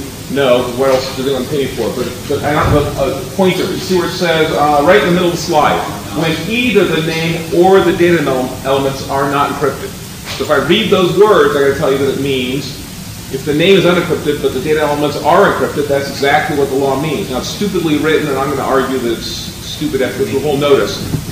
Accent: California, United States; while we come from California, I do, and I talk California

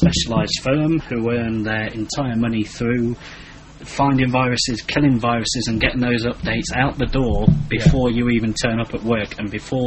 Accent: England, United Kingdom; because we're English, you know, and it just seems like, you know, it's a bit wrong from the way we were brought up, and, you know, it seems like begging, and we can't do that. God damn it. You know, we're British.

